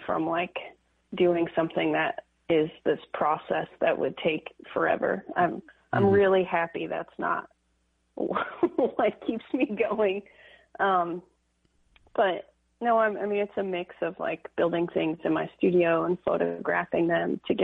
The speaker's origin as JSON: {"language": "English", "town": "Bixby", "region": "Oklahoma", "country": "United States", "tie": "born or raised there", "said": "I always say I'm from Tulsa, but I grew up in a town called Bixby, Oklahoma"}